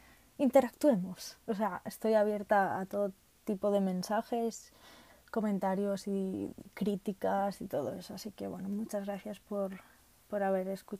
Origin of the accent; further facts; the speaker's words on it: Catalonia, Spain; Es que soy catalana y a veces me confundo con las palabras de si es en catalán o en castellano